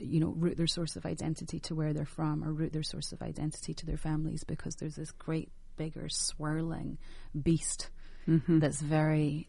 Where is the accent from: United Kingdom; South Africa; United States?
United Kingdom; Scotland; And I'm Scottish, you know, we have an underlying base level of madness as well.